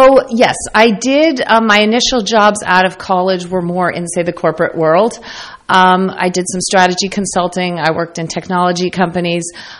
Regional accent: United States; first language Dutch; English is a second language; my first language was actually Dutch. My parents immigrated from Belgium, and I guess in some sense lived the American dream. And so they moved here, initially thinking they'd move back, but ended up staying in the U.S. So I have lived here most of my life

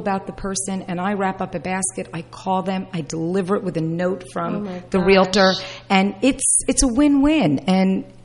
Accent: New York, United States; now in Flemington, United States; I am a New Yorker. Let's not forget that.

